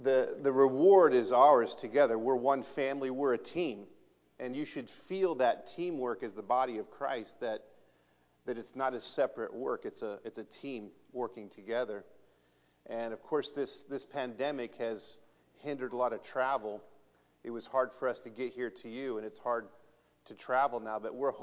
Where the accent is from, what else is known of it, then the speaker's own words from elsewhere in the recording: Kansas City, Missouri, United States; And so I was raised in Kansas City, but all my family's from Iowa.